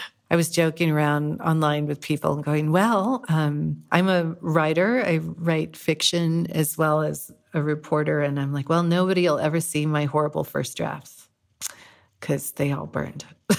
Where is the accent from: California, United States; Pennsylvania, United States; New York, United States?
California, United States; born there; also born or lived in San Francisco; And I was born in California. I have watched as our old towns all over California have become places only millionaires can live.